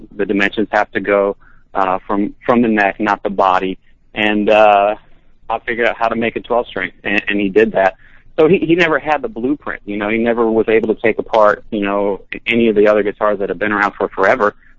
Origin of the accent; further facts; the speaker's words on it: Louisiana, United States; I moved to LA. I grew up in Louisiana and played in bands there. Ended up moving to Los Angeles in the early 2000s to kind of chase the dream.